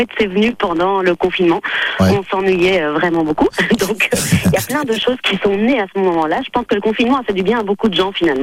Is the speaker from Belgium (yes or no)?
yes; Belgium; now in France; Pas du tout, moi je suis belge.